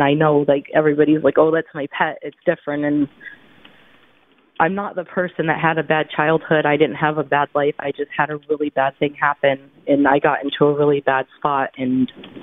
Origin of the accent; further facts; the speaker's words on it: New York, United States; I'm from New York, so, like, I'm huge on skepticism.